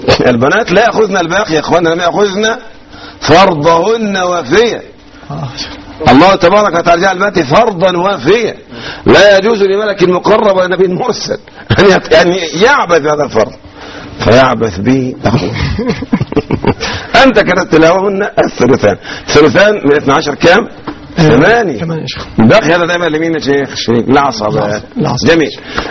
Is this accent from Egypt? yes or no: yes; Egypt; نحن من أهل مصر